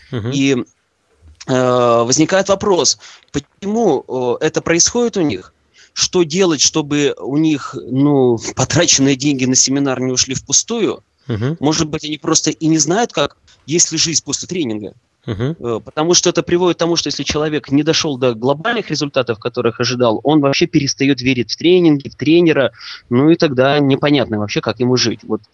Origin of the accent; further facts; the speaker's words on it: Kirov, Kirov Oblast, Russia; то есть я сам из Кирова